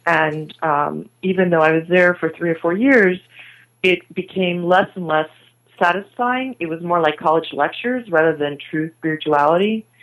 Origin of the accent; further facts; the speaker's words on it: Cincinnati, Ohio, United States; also born or lived in Atlanta, United States; now in New Jersey, United States; And I was born 2 weeks later in Atlanta, Georgia. I was raised in Cincinnati, Ohio, and then moved to New Jersey when my parents moved here.